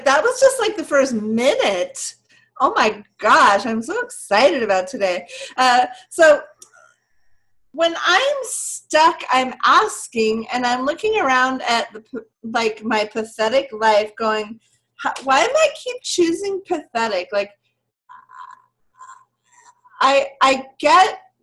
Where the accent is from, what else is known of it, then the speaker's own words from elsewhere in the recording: California, United States; So, born and raised in California, always drawn to Malibu, right?